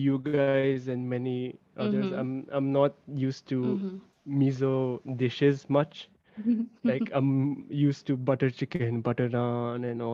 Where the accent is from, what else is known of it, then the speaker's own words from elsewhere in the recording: Delhi, India; born there; And I'm like, bro, I was born in Delhi.